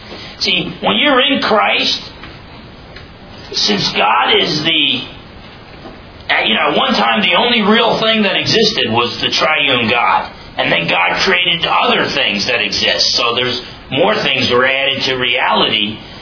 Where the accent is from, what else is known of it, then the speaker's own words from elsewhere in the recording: United States; And don't get me wrong, I'm glad I grew up in America, not the old Soviet Union or Red China.